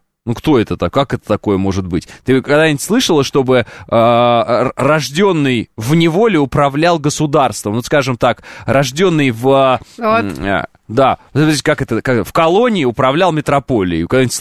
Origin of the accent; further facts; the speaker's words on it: Kazakhstan; born there; Я в Казахстане родился, я что, казах, что ли? Ну, посмотри на меня, что, казах, нет?